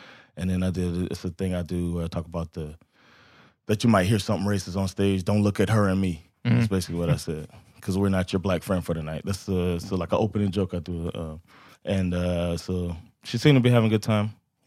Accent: United States; and I'm from the States where open mic is

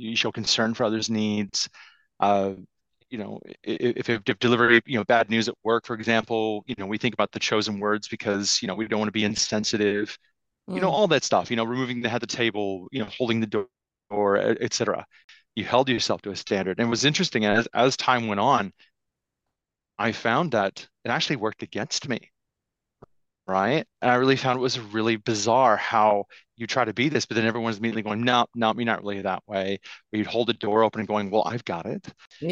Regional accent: Midwest, United States; my family growing up in the Midwest, the Bible Belt, cows, corn, Trump, that kind of place.

